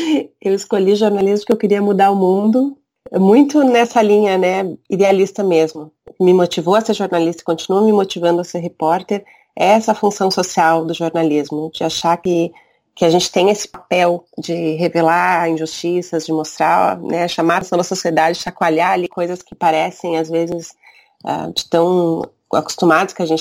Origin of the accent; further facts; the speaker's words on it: Caxias do Sul, Rio Grande do Sul, Brazil; Eu sou de Caxias do Sul, que é interior do Rio Grande do Sul.